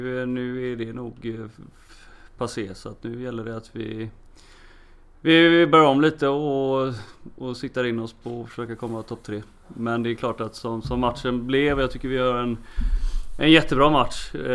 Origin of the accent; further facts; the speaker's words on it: Billdal, Västra Götaland County, Sweden; Jag är född och uppväxt i Bildal, utanför Göteborg. Jag bor även nu